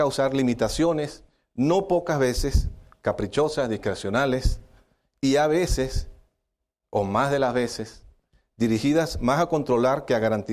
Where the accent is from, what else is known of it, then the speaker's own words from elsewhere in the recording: Venezuela; vengo de Venezuela.